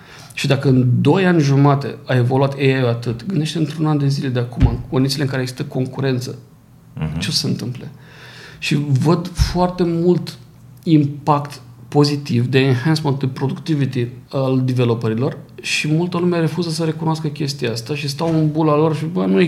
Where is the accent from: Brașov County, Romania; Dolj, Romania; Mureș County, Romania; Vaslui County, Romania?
Vaslui County, Romania; Vaslui; eu sunt din Vaslui și părinții mei au lucrat toată viața la textila Vaslui.